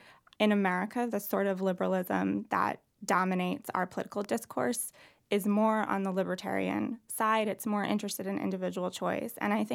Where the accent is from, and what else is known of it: Ossining, New York, United States; born or raised there